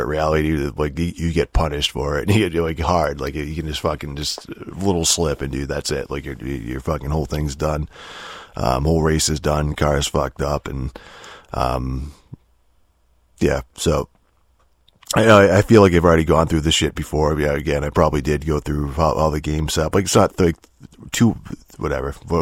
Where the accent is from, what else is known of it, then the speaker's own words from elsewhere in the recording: United States; I say that as an American, you know, where fucking like rally racing isn't popular at all.